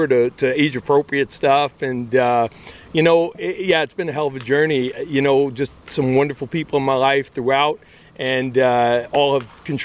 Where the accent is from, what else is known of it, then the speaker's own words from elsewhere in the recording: Bronx, New York, United States; Born in Parkchester, raised in Co-op City.